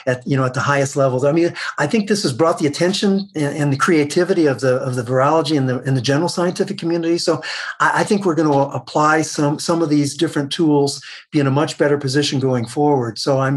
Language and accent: English; Michigan, United States; as I called it when growing up in Michigan.